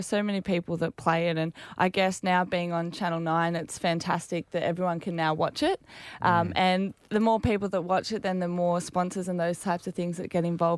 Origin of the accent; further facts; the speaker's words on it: Sydney, New South Wales, Australia; now in Queensland, Australia; Yeah, so I'm originally from Sydney. I know, controversial. However, right. I moved up to Queensland 5 years ago, sure.